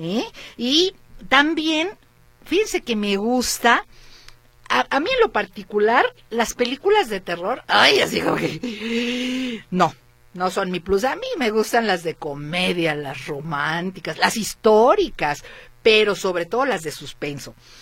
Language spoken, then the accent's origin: Spanish; Guadalajara, Jalisco, Mexico; Yendo nosotros como jaliscienses, como tapatíos, a verlos.